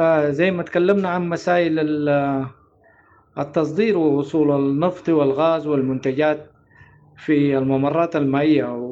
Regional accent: Sudan

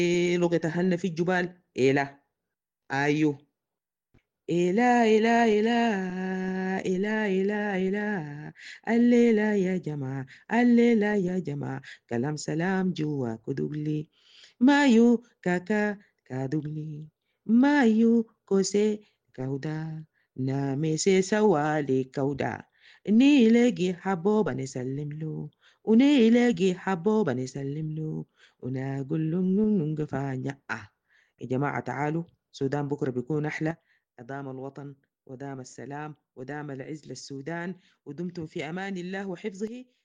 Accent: Sudan; moved away; ونحن من السودان كان بيجونا ناس لاجئين من دول تانية

